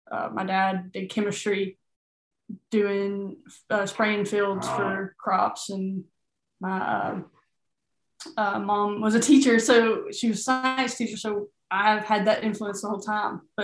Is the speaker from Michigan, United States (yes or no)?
no; Kentucky, United States; Kentucky. Yeah, I'm from Kentucky. Grew up in a small town.